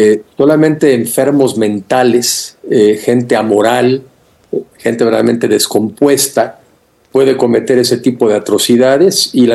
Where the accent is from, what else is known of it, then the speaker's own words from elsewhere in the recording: Mexico; nosotros mismos como mexicanos no estamos exigiendo un mejor gobierno